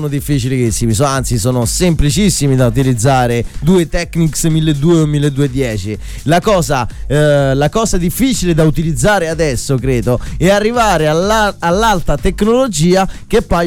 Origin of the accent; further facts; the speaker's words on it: Paliano, Lazio, Italy; born there; now in Paliano, Italy; magari lavoro a Roma, ma il mio paese di residenza, i miei amici, la mia vita è a Paliano.